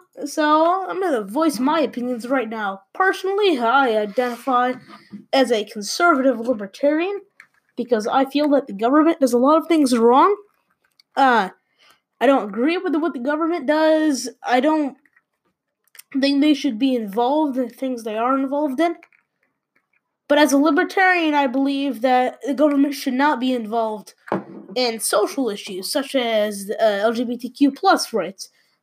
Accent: New York, United States; I'm from New York.

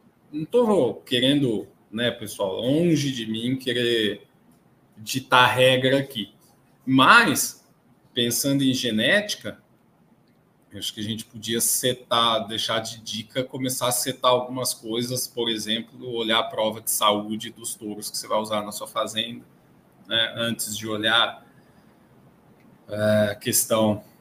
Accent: Araçatuba, São Paulo, Brazil; Eu nasci e cresci em Araçatuba, então todo mundo conhece lá como a terra do boi gordo.

